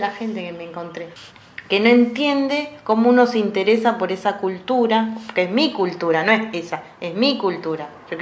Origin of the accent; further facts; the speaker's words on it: Argentina; yo aparte que soy para Argentina de casualidad, le digo, porque mis padres son paraguayos, me crié en una cultura paraguaya y yo me siento más paraguaya que argentina, porque de Argentina yo no tengo nada casi.